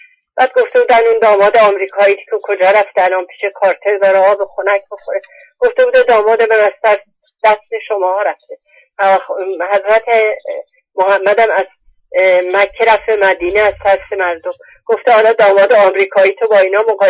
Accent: Iran; born there; moved away; ما دو بار در زندگی دنیا آمدیم، یه بار در ایران بود با انسانهای دیگری، با فرهنگ دیگری، با تاریخ دیگری، با زبان دیگری،

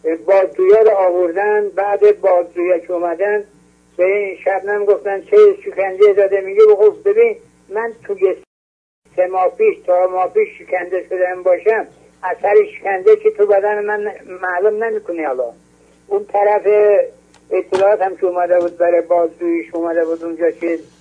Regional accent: Iran; ما جمهور اسلامی هستیم، وطنمون ایرانه.

